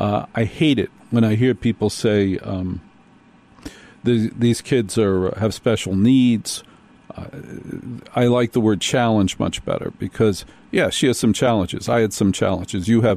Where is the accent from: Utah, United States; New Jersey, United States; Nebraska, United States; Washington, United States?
New Jersey, United States; And I'm from Jersey.